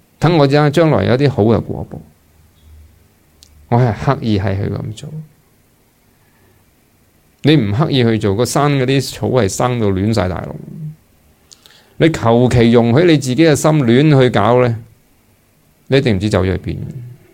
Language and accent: Cantonese; Hong Kong; 我相信我哋香港人